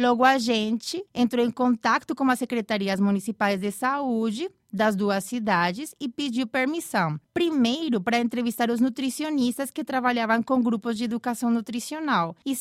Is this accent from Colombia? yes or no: yes; Colombia; sou da Colômbia.